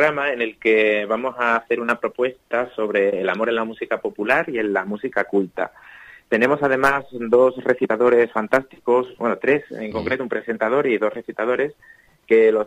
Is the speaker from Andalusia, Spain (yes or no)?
yes; Ronda, Andalusia, Spain; No, soy andaluz, en concreto de Ronda, de Málaga.